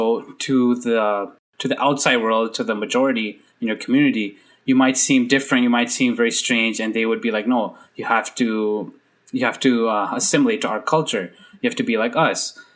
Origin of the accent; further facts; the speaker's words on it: Canada; as someone as a visible minority growing up in Canada. I'm in Canada.